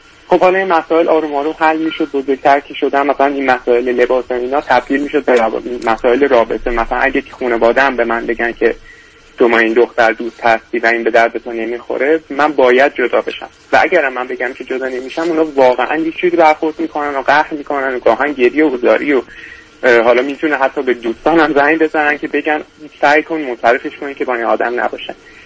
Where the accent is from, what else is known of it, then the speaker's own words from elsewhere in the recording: Iran; now in Australia; حدود 3 سال هستش که از ایران مهاجرت کردم اومدم استرالیا